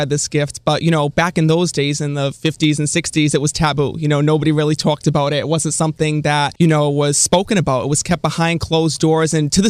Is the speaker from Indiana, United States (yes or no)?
no; Cranston, Rhode Island, United States; now in Boston, United States; I'm originally from Cranston, Rhode Island, but right now I'm in Boston, Massachusetts.